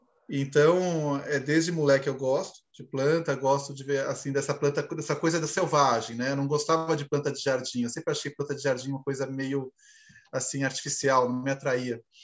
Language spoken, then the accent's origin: Portuguese; São Paulo, Brazil; eu nasci num bairro extremamente urbano, né, um bairro que virou um quênio urbano em São Paulo, que é Moema. Então, tive minha infância em Moema.